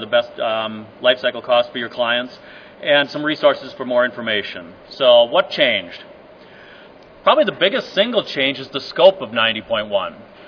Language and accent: English; Wisconsin, United States; I'm from Wisconsin, so everybody I know is in climate zone A, which means moist.